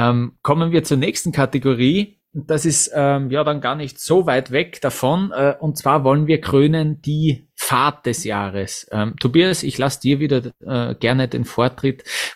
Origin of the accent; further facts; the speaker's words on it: Austria; als Österreicher